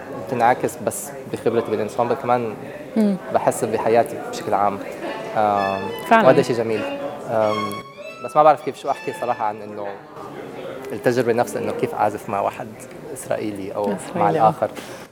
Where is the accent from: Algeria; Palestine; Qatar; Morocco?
Palestine; واصلي من فلسطين.